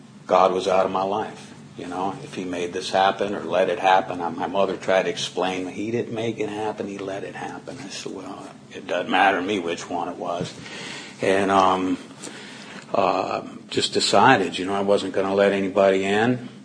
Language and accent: English; Pontiac, Michigan, United States; born there; I was born in Pontiac, Michigan, August 28, 1963.